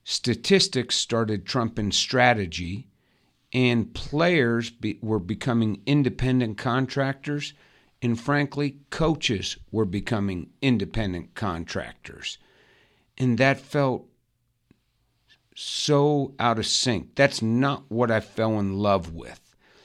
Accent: Pittsburgh, Pennsylvania, United States; Well, like you, I grew up in Pittsburgh. You know, I grew up in the 70s when the Steelers won 4 Super Bowls.

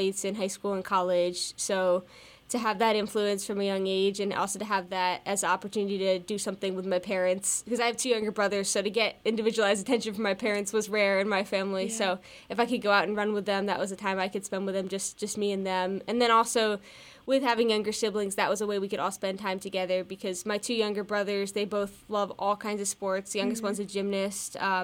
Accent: Hellertown, Pennsylvania, United States; also born or lived in North Carolina; I was born in North Carolina, but most of my childhood I spent around here in Hellertown, Pennsylvania, just playing a variety of sports

